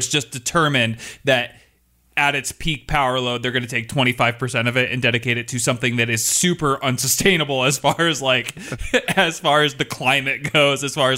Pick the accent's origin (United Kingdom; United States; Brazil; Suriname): United States; Washington; And I am from Washington State.